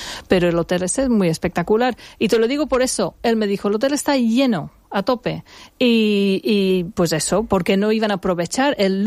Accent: Birmingham, West Midlands, United Kingdom; accent: Brummy; Spanish is a second language; Se nos dice Brummy y nuestro acento es un Brummy accent. Es bastante difícil de entender.

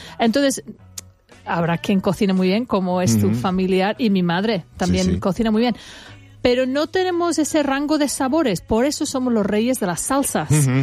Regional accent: England, United Kingdom; moved away; Yo era pequeña, y date cuenta que llevo 40 años viviendo aquí, pero cuando era pequeña y vivía en Inglaterra

